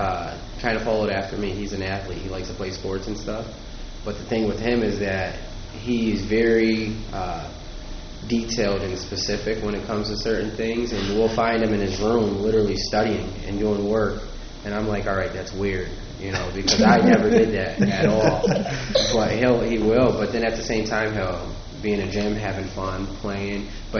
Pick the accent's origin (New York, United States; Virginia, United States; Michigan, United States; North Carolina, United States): New York, United States; Schenectady; Yeah, so just like all you three girls who are here, I grew up in Schenectady. I grew up uptown Schenectady, which is the Central Park neighborhood.